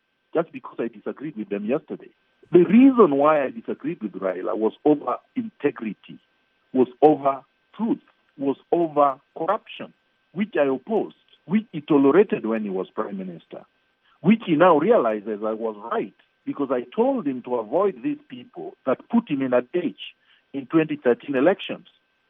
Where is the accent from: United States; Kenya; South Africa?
Kenya; born there; could I be not a citizen when all my ancestors were born in Kenya and my parents were born in Kenya and I was born in Kenya?